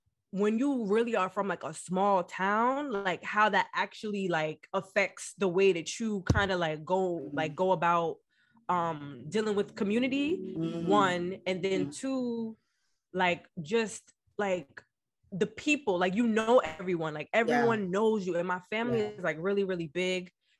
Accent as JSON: {"language": "English", "town": "Mount Vernon", "region": "New York", "country": "United States", "tie": "born or raised there", "said": "growing up in Mount Vernon, I didn't realize how it impacted me until I moved to Yonkers."}